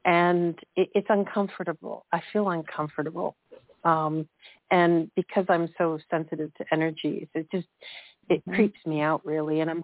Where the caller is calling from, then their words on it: Toronto, Ontario, Canada; and I'm calling from Toronto.